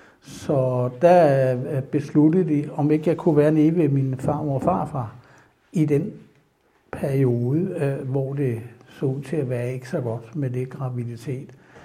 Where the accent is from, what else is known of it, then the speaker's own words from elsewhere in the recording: Copenhagen, Capital Region of Denmark, Denmark; born there; jeg er født i København på Rigshospitalet. Og jeg jo rent faktisk er en krydsning imellem en aarhusianer og en sønderjyde.